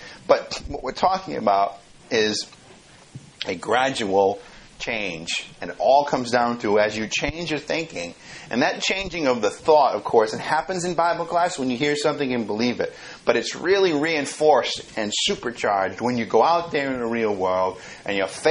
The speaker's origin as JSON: {"language": "English", "country": "Ireland", "said": "I'm Irish, so I'm a special case."}